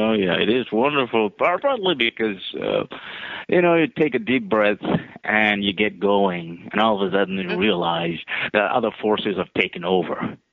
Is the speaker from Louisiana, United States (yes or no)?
no; Orlando, Florida, United States; Home is Orlando, yeah.